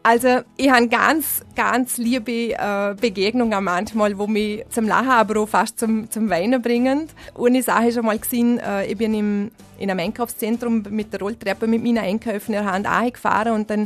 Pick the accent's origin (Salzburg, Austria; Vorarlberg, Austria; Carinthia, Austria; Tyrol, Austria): Vorarlberg, Austria; Lustenau; accent: Lustenau dialect; Also ich werde ab und zu gefragt, warum ich die Lieder nicht auf Luschnauerisch mache, in meinem Dialekt.